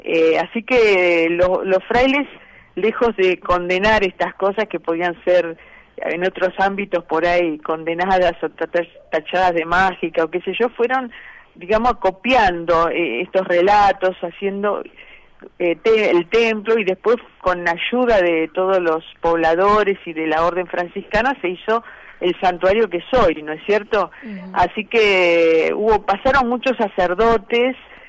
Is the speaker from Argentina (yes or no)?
yes; Buenos Aires, Argentina; como buen porteño que uno es